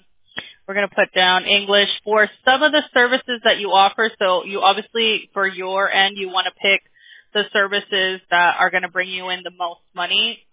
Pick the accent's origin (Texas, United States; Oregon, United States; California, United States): California, United States; Upland; also born or lived in Pomona; So I'm from Upland. I was in Pomona, then in Upland.